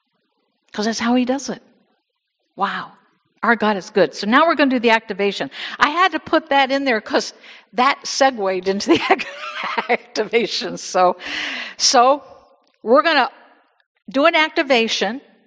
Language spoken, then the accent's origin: English; Indiana, United States; now in Michigan, United States; Years ago, I came from Indiana. I've lived most of my adult life in Michigan